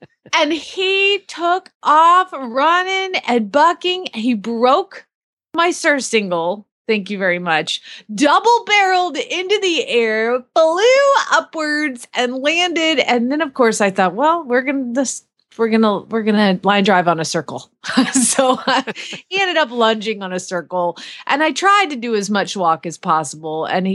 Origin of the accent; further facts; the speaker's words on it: Phoenix, Arizona, United States; from Phoenix, Arizona.